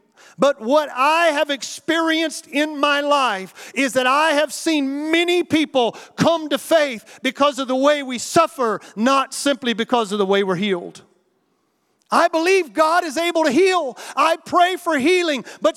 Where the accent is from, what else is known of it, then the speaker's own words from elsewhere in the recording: United States; And I'm riding down the road, and I'm an American.